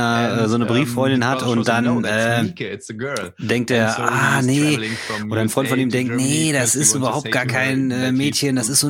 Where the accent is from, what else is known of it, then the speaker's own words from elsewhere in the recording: Spain; now in Germany; über ein Kartenspiel gesprochen, was ich in meiner Jugend in Spanien mal gespielt habe